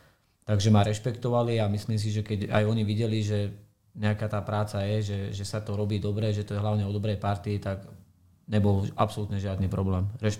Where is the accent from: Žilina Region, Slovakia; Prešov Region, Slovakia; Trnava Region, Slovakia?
Trnava Region, Slovakia; Pata; also born or lived in Austria; u nás je to také špecifické prostredie, že nejakého cudzieho trénera sme ani nejako nechceli riešiť. Vždy sme si to riešili nejako, že domáci niekto z Paty a tým, že ja som sa vrátil z Rakúska do Paty hrávať